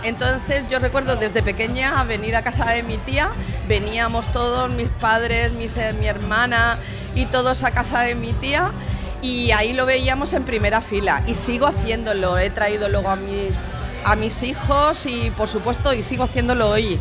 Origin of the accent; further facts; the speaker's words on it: Elche, Valencian Community, Spain; O sea, además soy ilicitana de pura cepa, del Raval. De 8 apellidos ilicitanos.